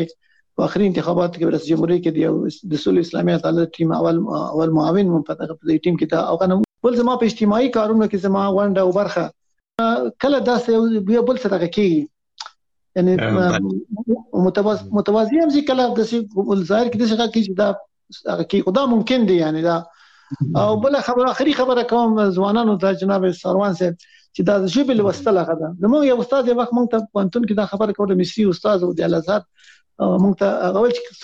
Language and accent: Pashto; Afghanistan; now in Islamabad, Pakistan; موږ د افغانستان خلک خواریکش دی